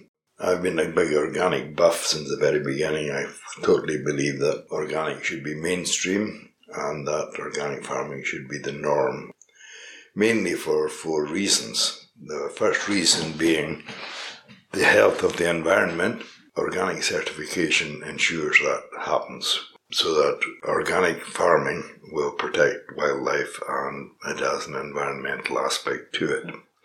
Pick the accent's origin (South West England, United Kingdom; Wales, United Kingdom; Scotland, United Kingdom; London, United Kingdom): Scotland, United Kingdom; Glenelg; originally, we came from the West Coast, from a crofting background. In a small village in Glenelg, in the West Coast.